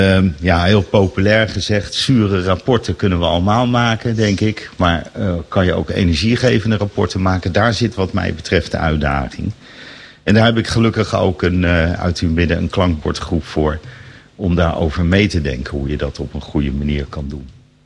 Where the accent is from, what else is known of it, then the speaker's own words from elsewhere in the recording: Noordwijk, South Holland, Netherlands; Ik kom zelf uit Noordwijk. Noordwijk aan zee. Dorpje aan zee. Prachtig dorpje. Het mooiste bloemencorso van Nederland.